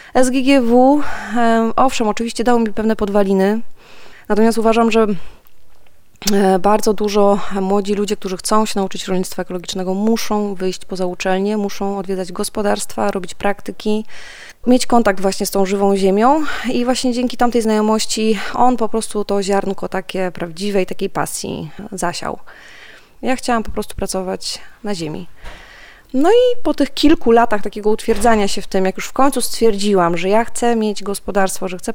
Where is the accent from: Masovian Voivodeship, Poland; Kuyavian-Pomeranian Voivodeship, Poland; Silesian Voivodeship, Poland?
Masovian Voivodeship, Poland; Warsaw; Jestem z Warszawy. Wychowałam się w dużym mieście od samego początku.